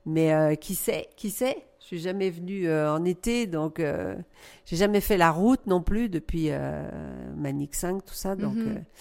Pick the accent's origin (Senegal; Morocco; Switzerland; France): France; moved away as an adult; now in Canada; je suis venue de France il y a 34 ans. Maintenant, je vis au Québec.